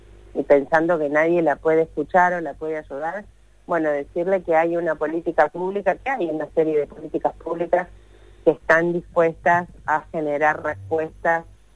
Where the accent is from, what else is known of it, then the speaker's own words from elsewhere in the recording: Buenos Aires Province, Argentina; Yo soy bonaerense, soy del conurbano